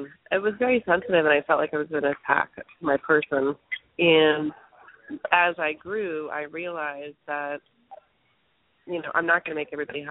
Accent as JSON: {"language": "English", "region": "the South", "country": "United States", "tie": "born or raised there", "said": "And I grew up in the South, and when you moved into a neighborhood"}